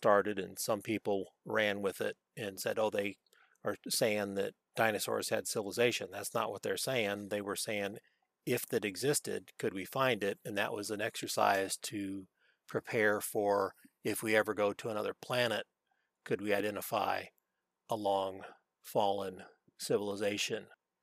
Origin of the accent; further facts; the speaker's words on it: Missouri, United States; I grew up in Missouri. Show me.